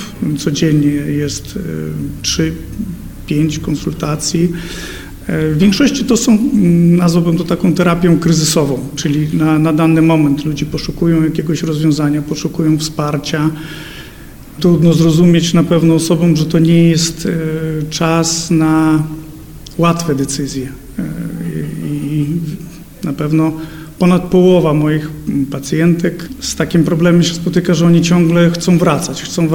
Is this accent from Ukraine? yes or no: yes; Lviv, Lviv Oblast, Ukraine; pochodzę ze Lwowa, z rodziny polonijnej.